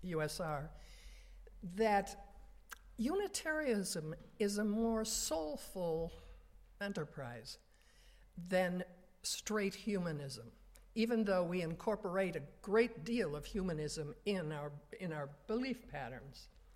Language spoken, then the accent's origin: English; Chicago, Illinois, United States; I was born and raised in Chicago and the suburbs, and attended the Congregational Church for years.